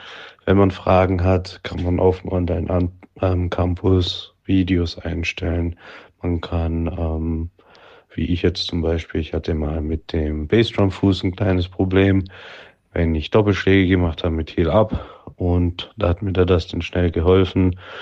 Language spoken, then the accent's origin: German; Baden-Württemberg, Germany; Ich komme aus Baden-Württemberg